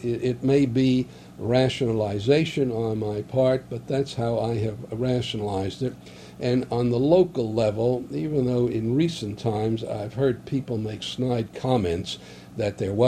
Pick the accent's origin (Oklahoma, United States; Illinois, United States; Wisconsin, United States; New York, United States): New York, United States; Long Island; something I had never experienced growing up on Long Island.